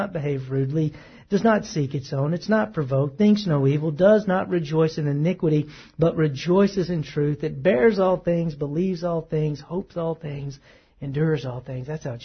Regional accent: the South, United States; I'm from the South. I can be cordial. That's part of my upbringing.

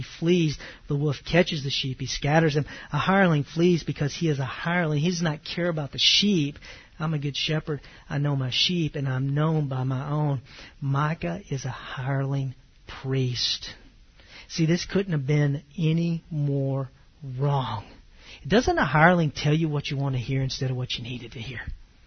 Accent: Mount Vernon, Texas, United States; I grew up in Northeast Texas, Mount Vernon, Mount Pleasant. I grew up there, so, you know, I spent 30 plus years there. I know people there. People know me there.

